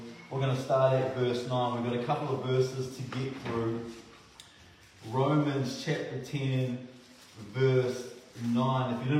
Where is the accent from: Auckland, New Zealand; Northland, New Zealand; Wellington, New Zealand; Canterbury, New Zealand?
Wellington, New Zealand; Masterton; I grew up here in Masterton at a little house, 60 Bannister Street. And I have five siblings.